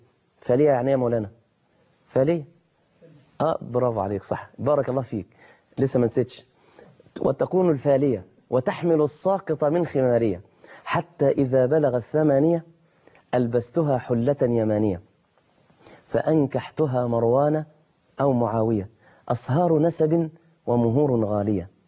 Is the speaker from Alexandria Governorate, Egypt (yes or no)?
no; Mansoura, Dakahlia, Egypt; زي ما بيتقال عندنا في المنصوره مثلا